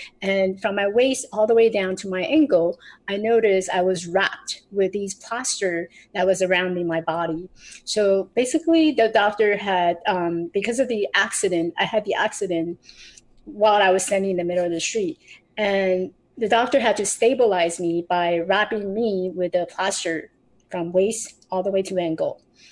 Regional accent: Taiwan; I grew up in Taiwan. I was born in Taiwan.

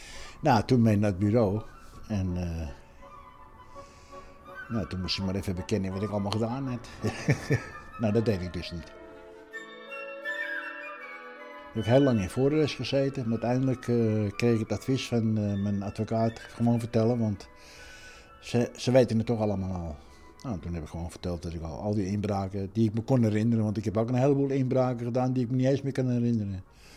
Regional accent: Netherlands; Maar ik ben Hollander in een Hollands café.

